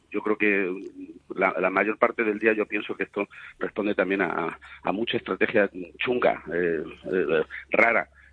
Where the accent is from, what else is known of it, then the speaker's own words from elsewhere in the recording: Spain; como españoles